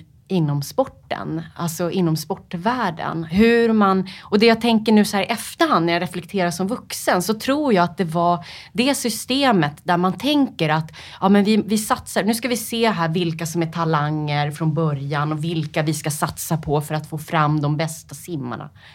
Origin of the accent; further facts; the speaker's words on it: Upplands Väsby, Stockholm County, Sweden; Jag är uppvuxen i Upplands Väsby.